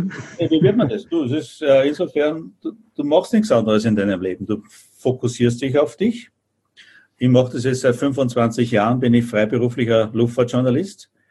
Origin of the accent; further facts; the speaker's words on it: Austria; ich bin Österreicher, ne? Praktizierender Österreicher.